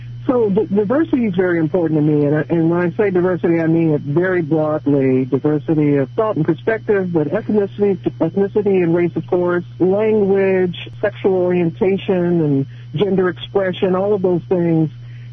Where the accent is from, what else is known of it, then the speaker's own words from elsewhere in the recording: Detroit, Michigan, United States; Charlie is a smart Detroit woman. I'm born and raised in Detroit, and it's a city where black women have a certain amount of power in the family, in the government, in the nonprofit world.